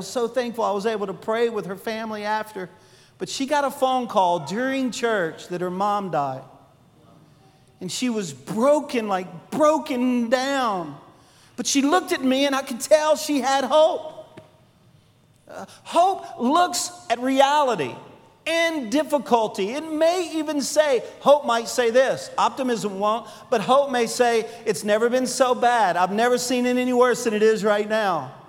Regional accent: Louisiana, United States; I'm from Louisiana. Everybody knows I like LSU.

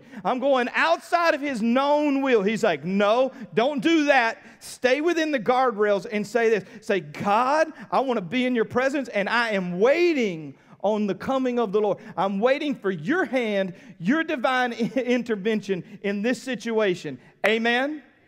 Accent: United States; Because I'm American, I define it.

